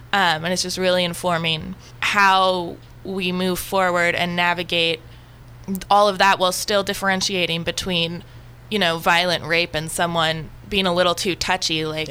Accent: Petaluma, California, United States; I'm from Petaluma, so I'm most excited about this one

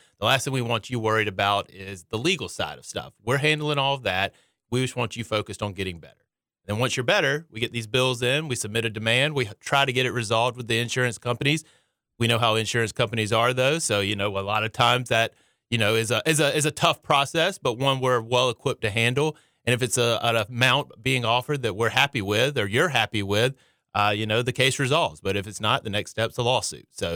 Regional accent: Columbus, Georgia, United States; now in Charleston, United States; I am. I'm from Columbus, Georgia. It's about an hour and a half south of Atlanta, then went to UGA for undergrad and came over to Charleston for law school.

